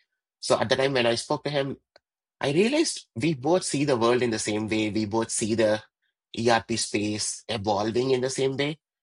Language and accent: English; Gopchidipali, India; moved away as an adult; now in United States; So I grew up in India in this town called Gopchidipali.